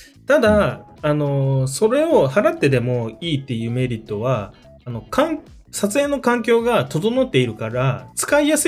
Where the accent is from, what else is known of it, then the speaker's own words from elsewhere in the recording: Osaka, Japan; なんか地元の大阪っていう、なんか路上で地べたに座ってるおっさんとか